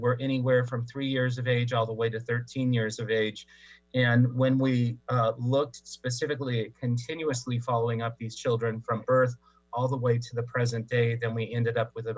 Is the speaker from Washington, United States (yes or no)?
yes; Tri-Cities, Washington, United States; now in California, United States; I was, I am a homeboy. I'm a Coug. I went to Washington State for my graduate studies, and also am from the Tri-Cities.